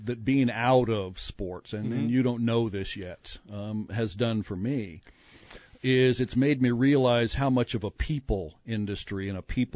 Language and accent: English; Cornville, Arizona, United States; I see people from my hometown, Cornville, Arizona.